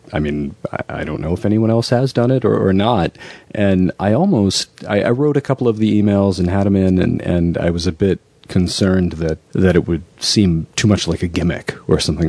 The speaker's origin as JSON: {"language": "English", "region": "Michigan", "country": "United States", "said": "Well, originally I am from Michigan, and it's, in a way, the book is almost like a little love letter home."}